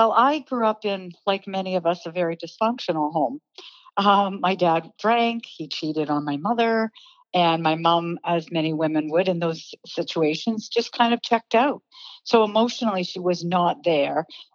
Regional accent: Chatham, Ontario, Canada; moved away; I was raised in Chatham, Ontario, so a long ways away. And I just up and went off to Toronto, the big city, that's the New York of Canada.

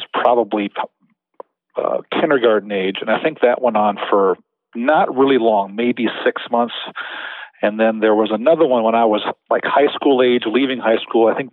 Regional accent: Eden Prairie, Minnesota, United States; Actually, no. I grew up in the Twin Cities in Eden Prairie.

